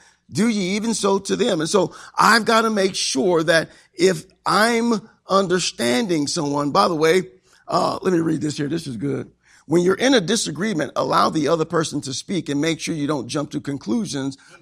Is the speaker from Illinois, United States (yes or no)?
yes; Illinois, United States; She's from New Jersey. I'm from Illinois. She's from a family of 15. I'm from a family of 4.